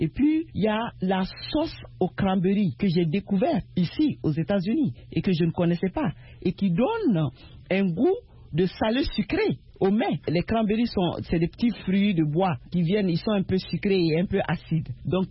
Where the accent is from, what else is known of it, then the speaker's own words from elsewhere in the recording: Mali; Et chez nous, en Afrique de l'Ouest, nous aimons utiliser beaucoup, surtout particulièrement au Mali